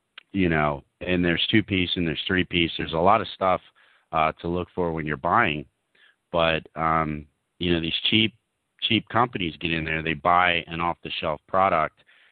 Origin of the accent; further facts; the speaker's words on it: United States; moved away as an adult; now in Australia; Personally, from sunny Australia, I'm American who married a beautiful Australian woman and settled over here in Australia.